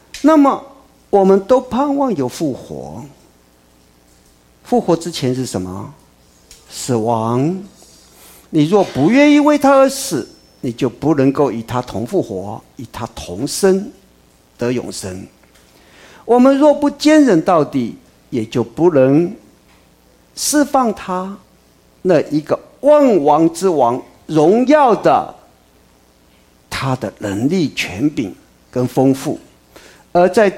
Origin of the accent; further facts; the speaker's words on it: Taiwan; 以前我们小的时候在台湾都有要把一些家中不用的这些破铜烂铁